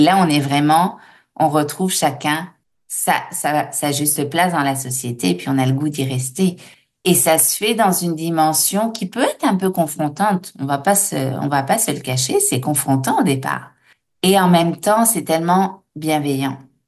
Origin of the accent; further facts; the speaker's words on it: France; Moi, je viens de la France, hein, et j'ai fait des études de droit